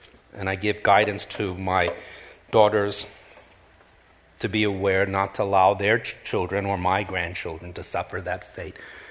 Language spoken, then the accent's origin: English; Queens, New York, United States; You know, I was raised in Corona, Queens. I was the only Asian in the school.